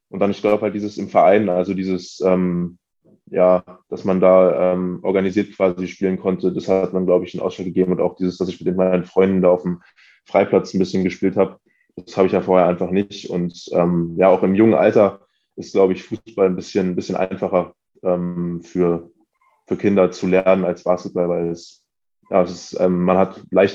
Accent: Berlin, Germany; Ich bin in Wilhelmsruhe aufgewachsen, das ist in Pankow, aber so ein bisschen bisschen weiter draußen gelegen, würde ich sagen. Also es ist jetzt nicht in der Nähe von Prenzlauer Berg oder so hier, sondern ein bisschen mehr nördlich.

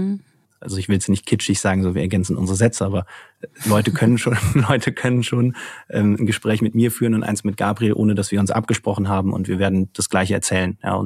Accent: Cologne, North Rhine-Westphalia, Germany; Genau, also wir sind beide aus Köln

